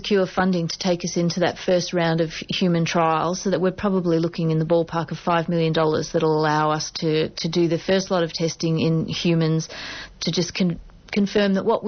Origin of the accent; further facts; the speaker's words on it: Ballarat, Victoria, Australia; Oh, I'd had so many opportunities when I was growing up in Ballarat.